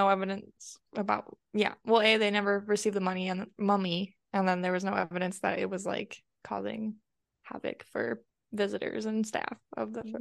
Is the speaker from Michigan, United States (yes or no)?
yes; Michigan, United States; Oh my gosh. Yeah, I'm from Michigan, so yeah.